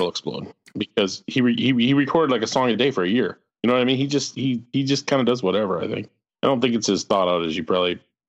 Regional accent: Midwest, United States; I'm a Midwesterner.

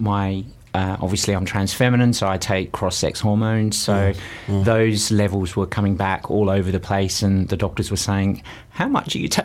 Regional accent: Australia; accent: Australian; moved away as an adult; now in Brighton, United Kingdom; But essentially, I've lived in the UK for almost 30 years. I'm an Aussie Brit, so mm-hmm. I'm a citizen mm-hmm. of the United Kingdom.

